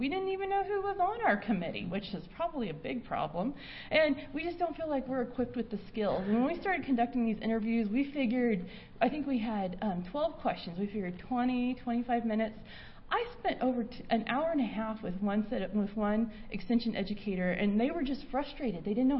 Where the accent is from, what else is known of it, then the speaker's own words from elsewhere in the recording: Kansas, United States; I got to Northwest Kansas and I grew up in Northeast where we had twice the amount of rainfall